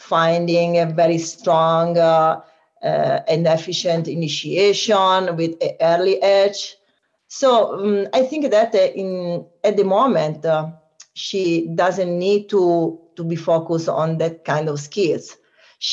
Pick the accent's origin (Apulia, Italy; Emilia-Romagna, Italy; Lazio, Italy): Lazio, Italy; Rome; English is a second language; You know, I learned skiing very late because I was born in Rome. I come from Rome, a place very far from mountains.